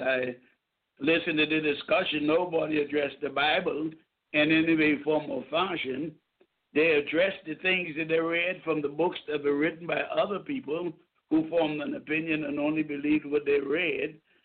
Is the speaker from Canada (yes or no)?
no; Nassau, New Providence, Bahamas; now in Columbia, United States; I'm originally from Nassau, Bahamas, under the leadership of Dr. Miles Monroe. I am currently living in Columbia, South Carolina